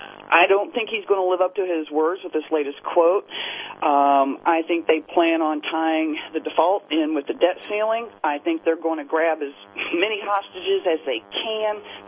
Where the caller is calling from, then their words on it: Ohio, United States; Hi, I'm calling from Ohio. I'm a longtime listener, and I am such a fan.